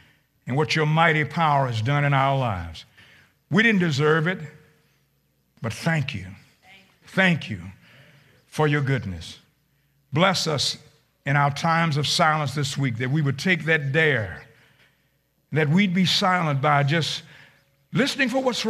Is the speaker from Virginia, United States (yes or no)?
yes; Virginia, United States; born there; Charlotte Courthouse, Virginia. Charlotte Courthouse, right? It's in Charlotte County. I was born in Charlotte County.